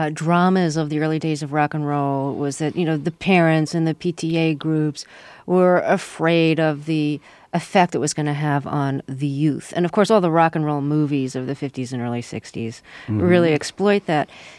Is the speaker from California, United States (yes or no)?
no; Brooklyn, New York, United States; No, I grew up in Brooklyn and used to go to see the Murray the K rock and roll shows.